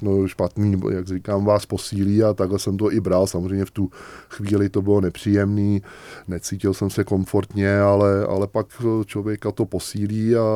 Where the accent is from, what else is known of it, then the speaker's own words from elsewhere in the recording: Prague, Czechia; Tak musím říct, že jsem rodilý Pražák